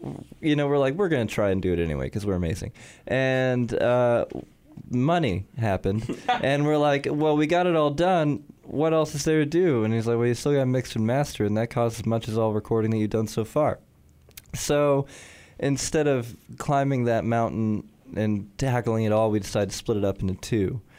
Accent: Siloam Springs, Arkansas, United States; we're from Siloam Springs, it's a really Christian town.

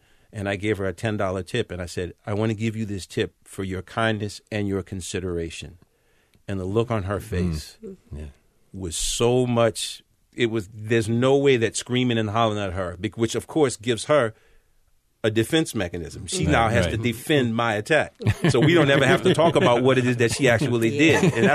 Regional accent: Southern United States, United States; I just think that growing up in the Old South and learning those lessons

